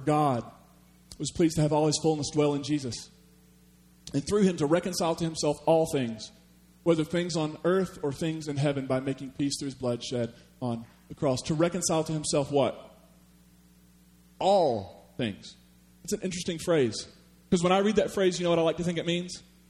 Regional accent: Kentucky, United States; I am from Eastern Kentucky, and I'm from Hatfield-McCoy country.

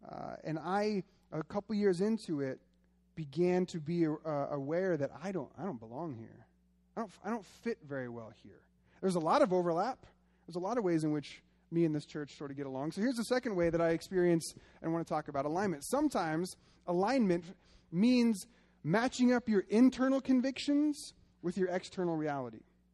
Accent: Oregon, United States; I didn't know, young, you know, naive boy growing up in Oregon, I didn't know how conservative Arizona was.

